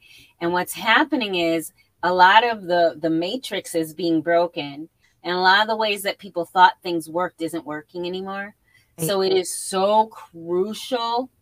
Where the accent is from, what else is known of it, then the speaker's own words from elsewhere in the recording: Harvey, Illinois, United States; So I grew up in Harvey, Illinois, which is a lower middle income area.